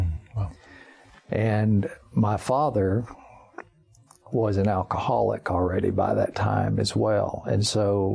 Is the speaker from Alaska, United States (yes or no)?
no; Junction, Texas, United States; Well, I grew up on my grandfather's ranch near a place called Junction, Texas. In fact, I was born there in that same little town.